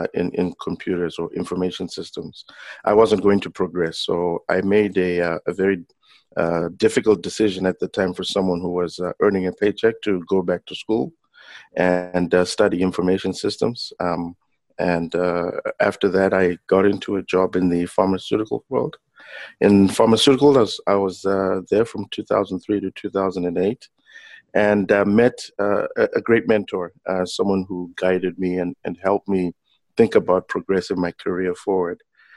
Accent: Harare, Zimbabwe; So I was born in Harare. I'm the son of a gentleman from the village of Seke, which is just outside Harare. And my mother is from Rusape, which is in Manicaland, a few hundred kilometers from Mutare. Grew up in Harare for the most part.

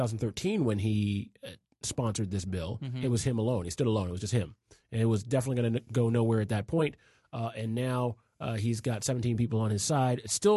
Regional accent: Germany; For me, it's German pride, and I came from Germany, and my grandpa was born at that time.

